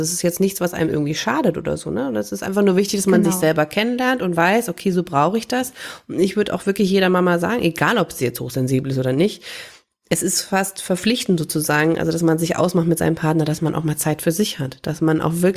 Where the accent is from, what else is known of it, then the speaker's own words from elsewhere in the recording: East Germany, Germany; Ich bin in der DDR groß geworden, beziehungsweise meine Eltern, also ich war noch zu jung, um das zu verstehen, also dann ist die Mauer schon gefallen